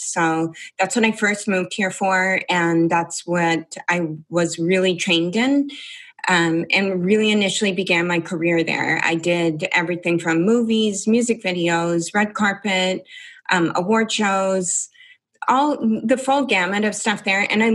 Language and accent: English; Toronto, Ontario, Canada; moved away; I moved from Toronto in Canada.